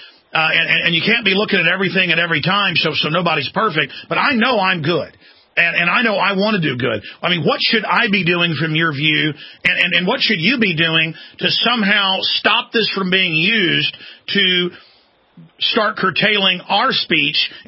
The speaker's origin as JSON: {"language": "English", "town": "Dallas", "region": "Texas", "country": "United States", "tie": "born or raised there", "lives_now": "Austin, United States", "said": "Same here. I grew up, same thing, Texas."}